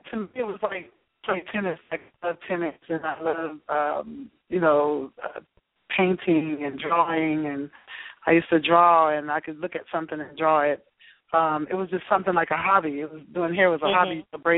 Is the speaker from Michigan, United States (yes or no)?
no; California, United States; born and raised in California. I started doing hair when I was 11 years old.